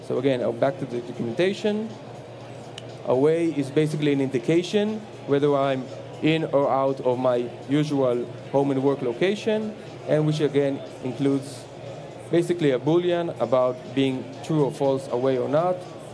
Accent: Israel; So I'm from Israel, I'm in Seattle right now, this is pretty far away.

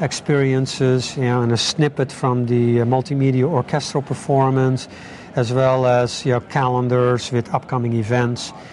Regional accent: Netherlands; I'm from Holland. I was born and raised below sea level.

